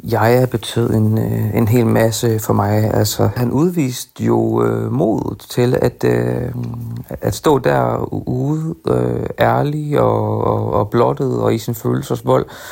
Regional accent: Horsens, Central Denmark Region, Denmark; jeg er jo fra Horsens, min mor var buschauffør

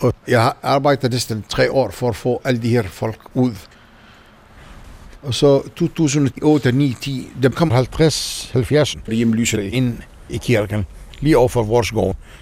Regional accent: Israel; Danish is a second language; now in Denmark; Jeg bor i Hirgården. … Jeg er israeler, men jeg er palæstinenser israeler.

